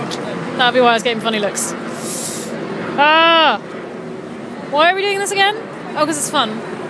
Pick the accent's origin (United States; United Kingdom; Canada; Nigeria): United Kingdom; London; I'm a Londoner